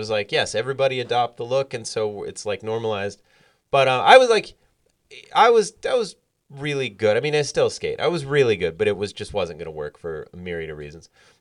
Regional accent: South Dakota, United States; Well, I grew up in South Dakota.

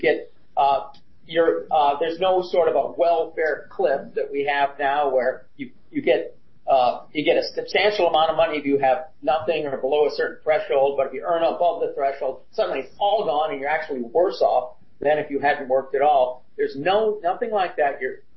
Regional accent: Cassopolis, Michigan, United States; I grew up in Cassopolis, Michigan.

